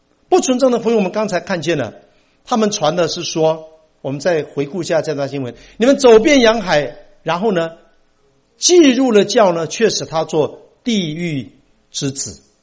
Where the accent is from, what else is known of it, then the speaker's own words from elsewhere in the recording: Taiwan; 尤其如果你像我从台湾来的，那真是不得了